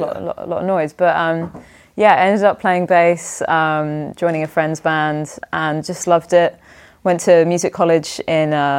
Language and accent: English; London, United Kingdom; now in New York City, United States; I'm from London.